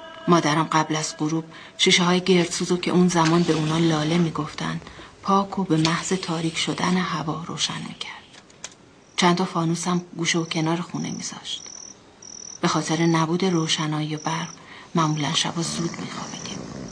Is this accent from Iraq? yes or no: yes; Basra, Basra Governorate, Iraq; از روستای کردنشین زرین آباد دهلوران به بصره مهاجرت کرده بودم. من و 4 تا از خواهر و برادرم در بصره به دنیا اومدیم.